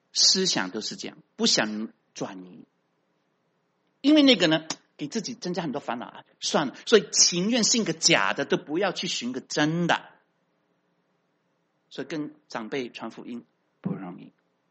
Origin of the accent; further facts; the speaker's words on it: China; moved away as an adult; now in United States; 我们移民的中国人比较不同哈，因为我们不是在这个地方长大，我们是移民过来，我们从那个无神论的国家来到这边